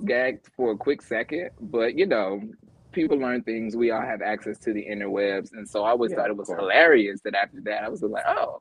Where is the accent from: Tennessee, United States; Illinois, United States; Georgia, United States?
Tennessee, United States; Memphis; also born or lived in Mississippi; I'm from the South, so it's a very different threshold from Memphis by way of Mississippi.